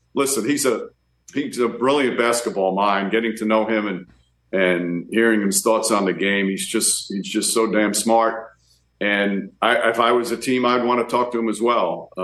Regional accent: Yonkers, New York, United States; Growing up in Yonkers, I was one of six boys.

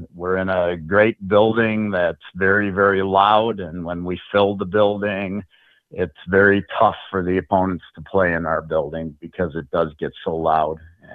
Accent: Chicago, Illinois, United States; moved away as an adult; now in Winston-Salem, United States; My wife and I moved down to Winston about 4 years ago. We're actually from Chicago. So we ran the team from Chicago, and then I had an opportunity with my full-time job to relocate.

